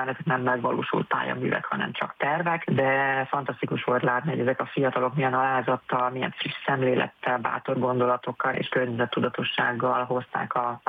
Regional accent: Szolnok, Jász-Nagykun-Szolnok, Hungary; ugyanis én is Szolnokról származom, úgyhogy jó volt látni, hogy egy ilyen alföldi városban is vannak még megvalósult szép projektek

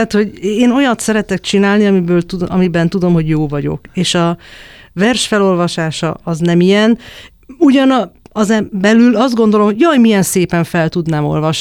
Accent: Hungary; nyilván egy én magyarként, meg magamat világlátott embernek tartom

